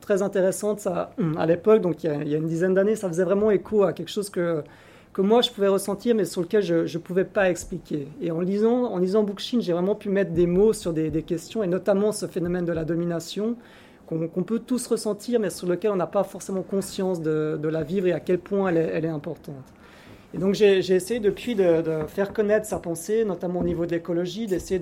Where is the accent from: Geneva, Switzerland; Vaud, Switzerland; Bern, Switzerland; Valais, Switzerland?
Geneva, Switzerland; Je continue puisque j'ai ouvert les feux. Mais donc je suis d'ici, de Genève